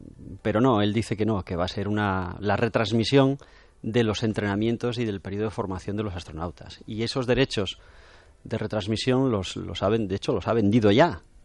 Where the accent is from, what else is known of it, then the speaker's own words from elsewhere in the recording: Asturias, Spain; como se dice en mi tierra, en Asturias